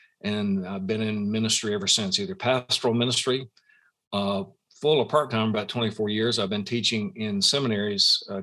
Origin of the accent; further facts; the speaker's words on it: Osceola, Arkansas, United States; So I grew up in a little county seat town in Northeast Arkansas called Osceola, right on the Mississippi River, about 45 minutes north of Memphis, just south of the Missouri Boot Heel, town of about 8,000 people